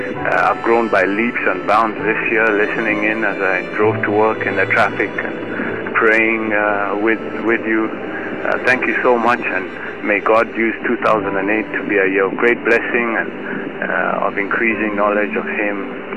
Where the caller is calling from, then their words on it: Dakar, Senegal; I'm calling from Dakar, West Africa, in Senegal.